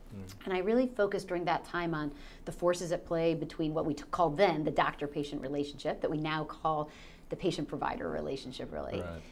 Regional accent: Minnesota, United States; So I grew up in Minnesota.

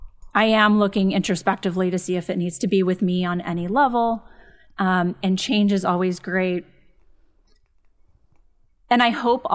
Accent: San Dimas, California, United States; I grew up in San Dimas, which is a suburb of LA, more towards out Pasadena, a little past that.

